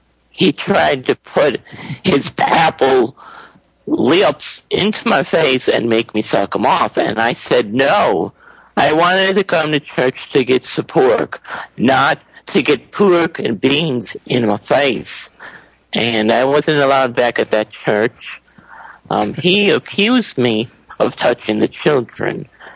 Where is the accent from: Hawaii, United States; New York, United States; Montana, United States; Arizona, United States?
New York, United States; New York City; born there; Okay, I was born in New York City.